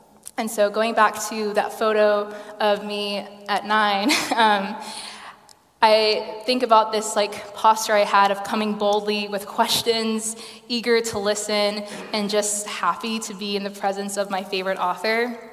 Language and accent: English; Texas, United States; now in Leeds, United Kingdom; I returned to Leeds a few days ago after visiting my hometown in Texas.